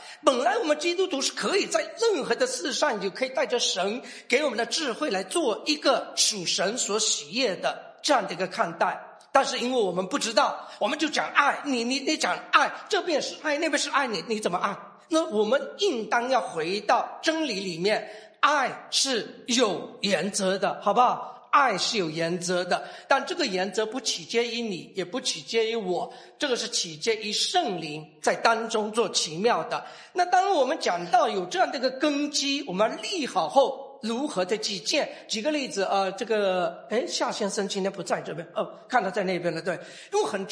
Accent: China; 对我们中国人，我们华人个个人都是精英啊

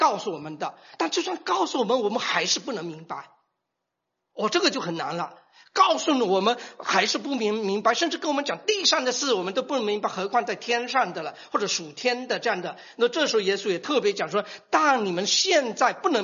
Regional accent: Fujian, China; 我讲的普通话不怎么样啊？你可能会知道我是福建人，或者福建里面山比较山区里面的人。

